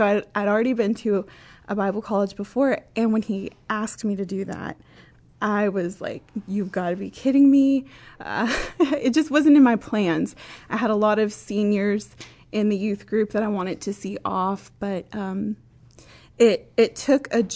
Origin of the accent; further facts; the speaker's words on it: Lubbock, Texas, United States; I'm from Lubbock, Texas.